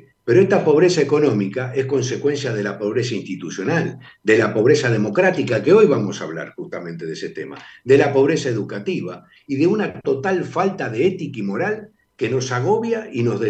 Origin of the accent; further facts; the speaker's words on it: Argentina; porque mis hijos son argentinos, porque yo soy argentino